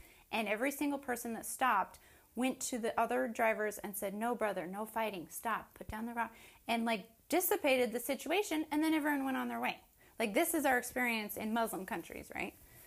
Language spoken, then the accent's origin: English; United States; Obviously, I am American. I was born an American. I'm grateful for my American citizenship.